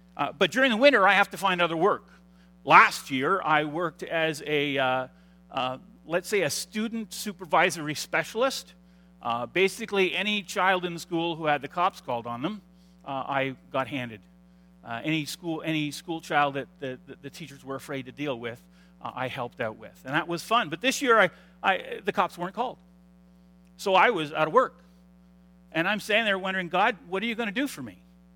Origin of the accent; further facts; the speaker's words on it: Pembroke, Ontario, Canada; I grew up in Pembroke.